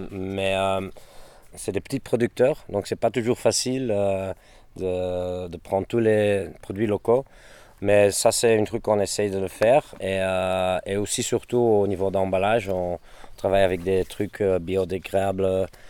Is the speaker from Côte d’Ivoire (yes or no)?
no; Belgium; On fait des mauvaises blagues parce qu'on est des Belges.